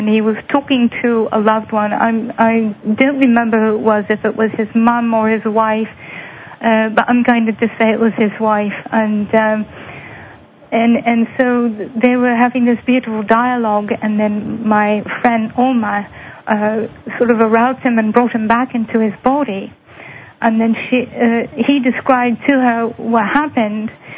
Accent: England, United Kingdom; I'm from England

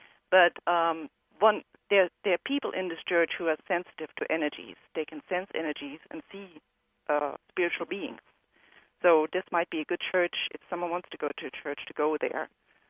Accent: Germany; moved away as an adult; now in Baton Rouge, United States; Yes, I'm originally from Germany. But I've been here for over 30 years.

